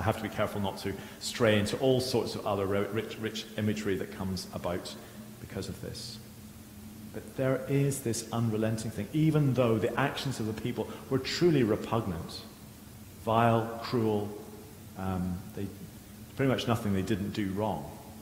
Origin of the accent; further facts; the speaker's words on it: Northern Ireland, United Kingdom; I'm not English, as I think all of you will know, but whatever I am to my bones, whatever I am, Ulster, Scots, whatever I am, it is in my bones.